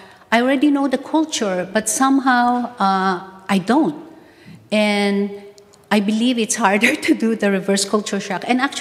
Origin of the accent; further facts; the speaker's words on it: United States; Actually, since I'm the American amongst the CF workers in the national office, they gave me that special room where I would have my own bathroom with hot shower.